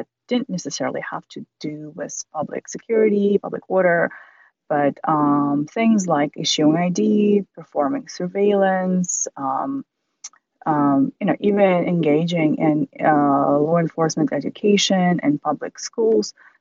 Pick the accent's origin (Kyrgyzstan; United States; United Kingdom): Kyrgyzstan; So I was born in Kyrgyzstan. I was born and raised in Kyrgyzstan.